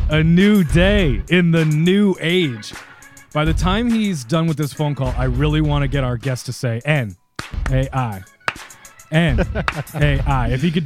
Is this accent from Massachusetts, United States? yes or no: yes; Boston, Massachusetts, United States; you know, we're from New England. We're from Boston.